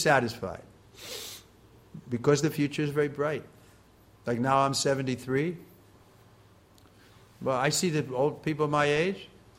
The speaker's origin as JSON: {"language": "English", "town": "Long Island", "region": "New York", "country": "United States", "tie": "born there", "said": "I was born here in Long Island, New York, 1941. I've seen America, how it's changed."}